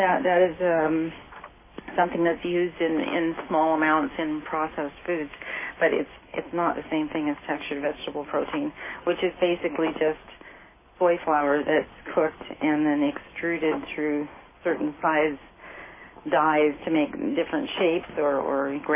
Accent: California, United States; born or raised there

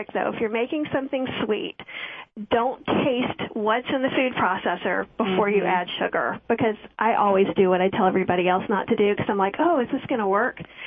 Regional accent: the South, United States; When I grew up, I wasn't a bean lover because I grew up in the South, so we had pintos cooked with fat back and raw onions on top

